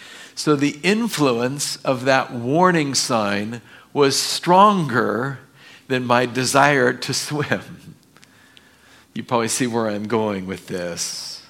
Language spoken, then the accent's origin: English; California, United States; growing up in Orange County, we would take the bus down to the beach when we were kids.